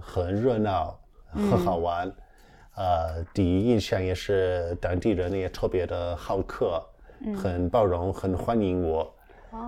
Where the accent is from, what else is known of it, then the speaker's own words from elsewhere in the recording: Leicester, East Midlands, United Kingdom; Chinese is a second language; now in China; 我就是在英国出生出长的，也在我家乡的莱斯特上的大学，当时专修的就是法语。